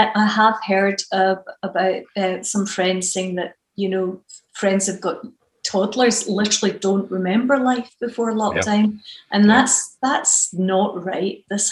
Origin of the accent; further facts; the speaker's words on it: Glasgow, Scotland, United Kingdom; growing up in Glasgow